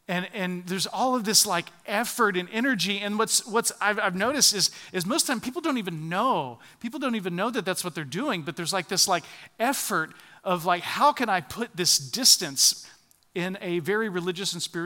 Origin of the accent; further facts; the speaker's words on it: Atlanta, Georgia, United States; born there; And there, in the town that I was born in Atlanta, actually Atlanta